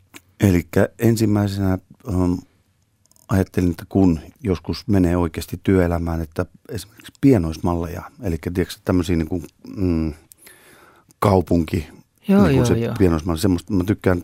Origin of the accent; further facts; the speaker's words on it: Lahti, Päijät-Häme, Finland; Lahti on tavallaan mun kotikaupunki.